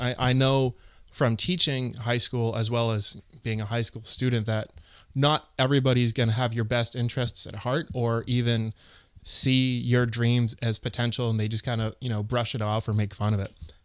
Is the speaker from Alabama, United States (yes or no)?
no; Stratham, New Hampshire, United States; also born or lived in Exeter; we grew up in Stratham and Exeter, which are pretty big towns down in New Hampshire's coast.